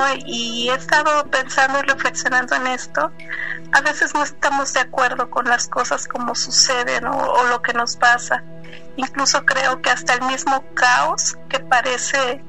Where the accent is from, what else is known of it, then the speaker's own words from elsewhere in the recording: Veracruz, Mexico; yo soy de Veracruz, fui a un pueblito del estado de Puebla